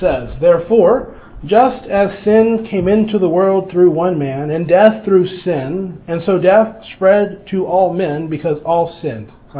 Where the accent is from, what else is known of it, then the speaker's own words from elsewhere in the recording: United States; Now, as an American, this sounds pretty good.